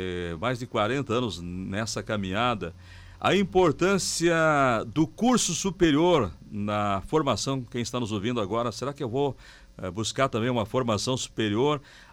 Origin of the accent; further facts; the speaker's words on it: Soledade, Rio Grande do Sul, Brazil; nós somos da região, o senhor é de Vila Maria, eu sou de Soledade.